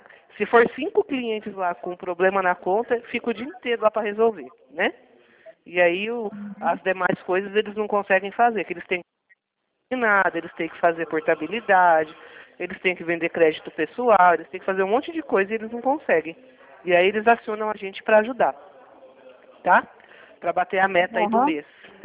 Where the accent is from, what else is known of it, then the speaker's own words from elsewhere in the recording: Campinas, São Paulo, Brazil; eu sou aqui de Campinas.